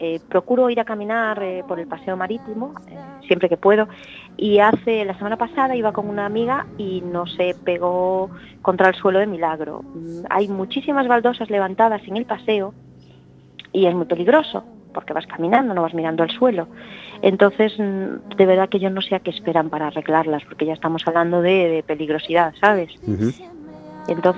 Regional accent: O Grove, Galicia, Spain; cuando digo que soy de Grove, de verdad que muchísima gente me dice o que ha estado, o que conoce a alguien que ha estado.

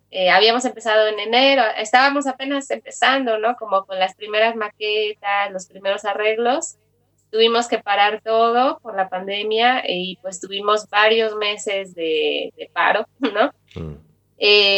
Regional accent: Mexico; also born or lived in Guatemala; Sí, ahora estoy en mi país, muy contenta de estar aquí de regreso.

